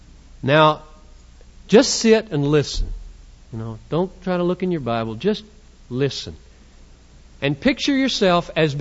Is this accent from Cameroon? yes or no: yes; Cameroon; I'm very sensitive to this issue of reading because I came from Cameroon where 80% of the people in the churches can't read.